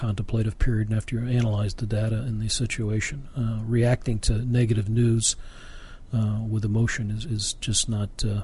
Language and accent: English; Barre, Vermont, United States; born there; I was born in a little town called Barrie, Vermont.